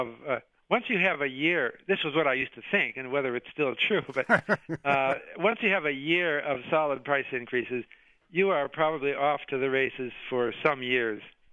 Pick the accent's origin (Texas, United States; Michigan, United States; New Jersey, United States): Michigan, United States; Detroit; I grew up in Detroit, by the way. I'm rooting for Detroit.